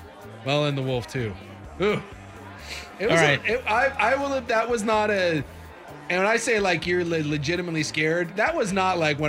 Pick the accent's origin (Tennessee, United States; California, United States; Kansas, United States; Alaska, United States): Alaska, United States; Growing up in Alaska, I've seen 100 different bears, and I've never gone up and high-fived one because I don't want to die.